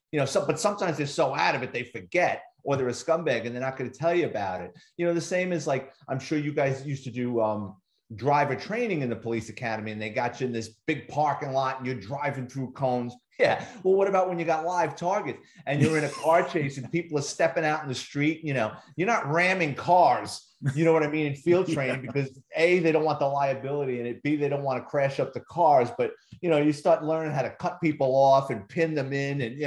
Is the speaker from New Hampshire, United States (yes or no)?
no; Bronx, New York, United States; So even though I grew up in the Bronx, it was an eye opener with people coming up to me with questions and problems.